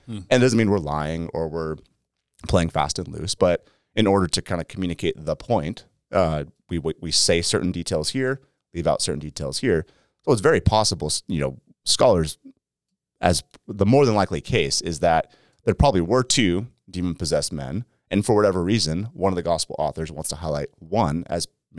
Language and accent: English; Lynden, Washington, United States; And it's because my hometown, Linden, no one knows where that is.